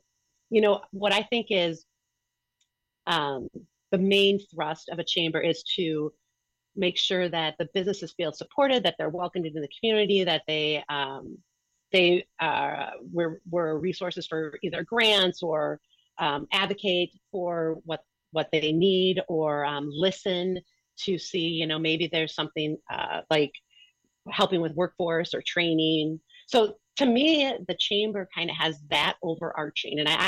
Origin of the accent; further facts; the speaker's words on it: Milwaukee, Wisconsin, United States; now in Burlington, United States; No, I'm from Milwaukee.